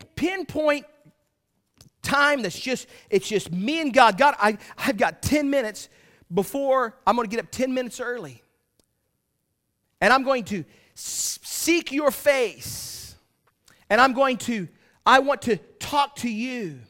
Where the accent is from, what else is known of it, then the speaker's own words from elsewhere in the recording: Missouri, United States; I didn't know. I was from Missouri, you know.